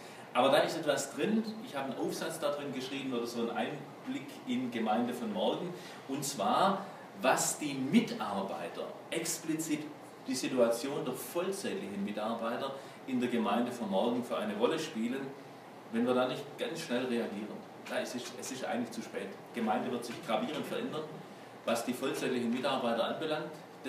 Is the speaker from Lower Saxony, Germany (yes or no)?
no; Mähringen, Baden-Württemberg, Germany; Gebürtig bin ich ganz aus der Nähe von hier, in Mähringen bin ich aufgewachsen, also zwischen Reutlingen und Tübingen.